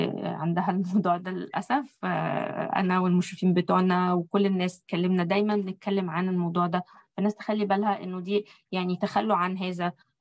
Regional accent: Egypt; ودي حاجة فين أعتقد كويسة فينا كمصريين

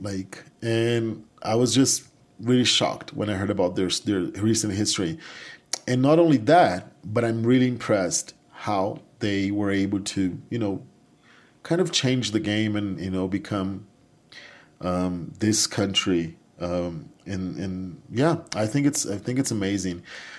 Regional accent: Brazil; even though I come from Brazil

